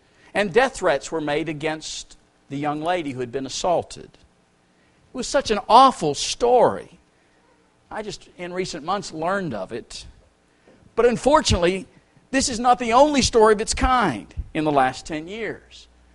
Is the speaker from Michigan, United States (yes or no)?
no; Steubenville, Ohio, United States; born there; The reason I was born in Steubenville is Mom's doctor did his deliveries at the Ohio Valley Hospital on the Ohio side, Steubenville, although my parents lived in Weirton, West Virginia.